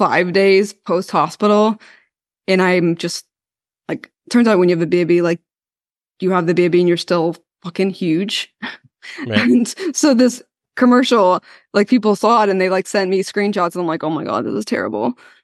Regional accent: Belfast, Northern Ireland, United Kingdom; I'm from Belfast, which is Northern Ireland.

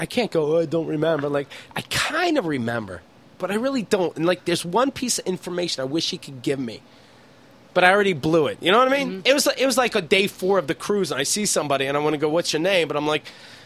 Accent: Somerset, Pennsylvania, United States; I'm like, that means that's all of you from Somerset.

